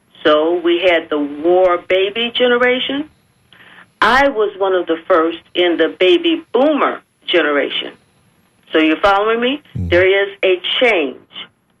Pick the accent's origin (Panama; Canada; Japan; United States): United States; Tampa, Florida; I was born and raised in the Latin quarters, Ybor City, in Tampa, just before the middle of the 20th century.